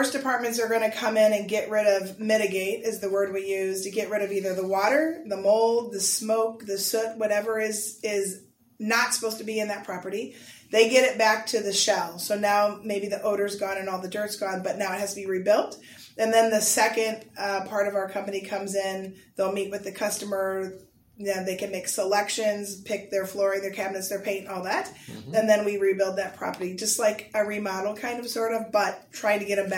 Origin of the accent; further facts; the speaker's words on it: Fort Wayne, Indiana, United States; Yes, I grew up in Fort Wayne. I went to grade school, high school here, graduated from Concordia.